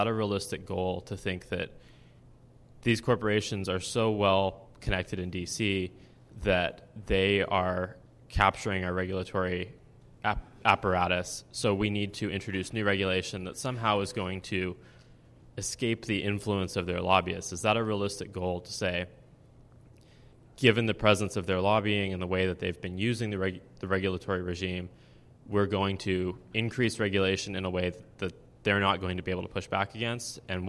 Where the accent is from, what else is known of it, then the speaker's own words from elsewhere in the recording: Arizona, United States; from Arizona.